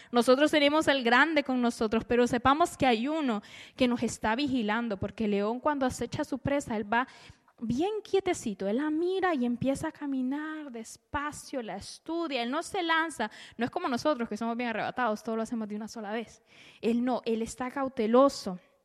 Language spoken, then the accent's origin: Spanish; Honduras; yo soy de Honduras, mi familia está por allá por Honduras